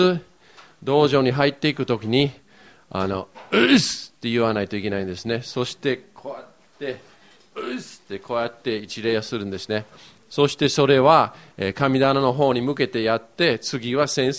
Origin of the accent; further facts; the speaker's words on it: Yokohama, Kanagawa, Japan; 僕の育ちは横浜なんですけれども、高校1の時に空手の道場に入ったんですね。